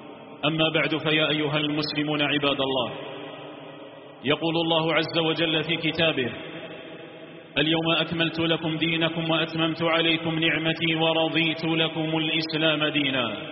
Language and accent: Arabic; Algeria; بلادنا الجزائر الحبيبة